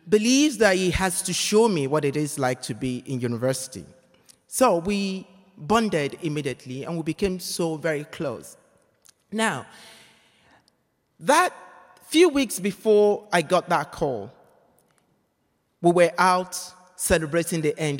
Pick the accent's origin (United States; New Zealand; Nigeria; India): Nigeria; I come from Nigeria, right? Where all HIV prevention messages are targeted at heterosexuals.